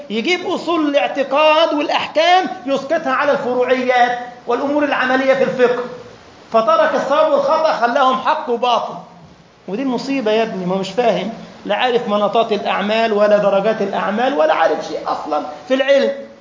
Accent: Egypt; now in Libya; عندنا في مصر بيسموها كده، معرفش هنا بيسموها ايه، بيسموها ايه في ليبيا يا دكتور؟

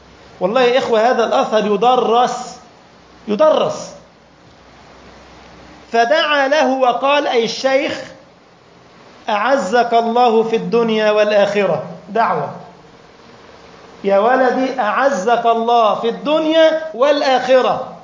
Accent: Egypt; now in Libya; عندنا في مصر بيسموها كده، معرفش هنا بيسموها ايه، بيسموها ايه في ليبيا يا دكتور؟

